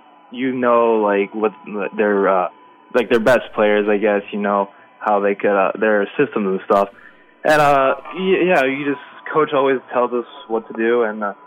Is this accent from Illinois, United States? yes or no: yes; Skokie, Illinois, United States; I'm from Skokie, yeah.